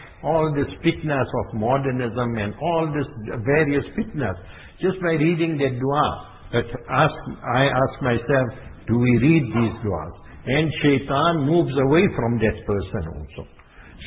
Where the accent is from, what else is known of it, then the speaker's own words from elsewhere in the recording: South Africa; I thought that we once perhaps that being South African, we got money, so I'll take a taxi and we'll go.